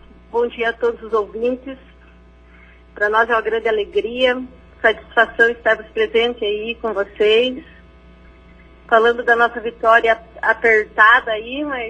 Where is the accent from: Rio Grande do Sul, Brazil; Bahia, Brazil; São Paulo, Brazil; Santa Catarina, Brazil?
Santa Catarina, Brazil; Santa Cecília; now in São Mateus do Sul, Brazil; eu sou natural de Santa Catarina, Santa Cecília, faz 20 anos que eu moro em São Sul.